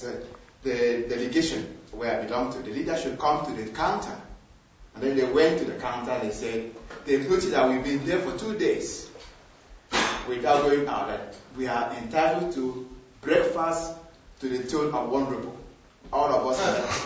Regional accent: Nigeria; from Nigeria.

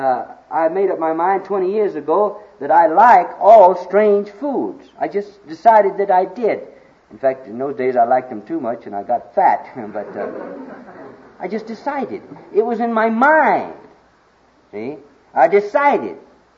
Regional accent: Kansas, United States; I was born and raised in Kansas and so on, and boy, I was back there from Missouri, you gotta show me, boy, and we eat beef back there

